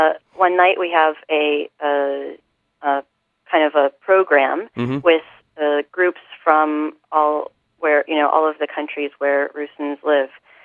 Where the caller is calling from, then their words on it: Prešov, Prešov Region, Slovakia; I'm calling you from Prešov, Slovakia.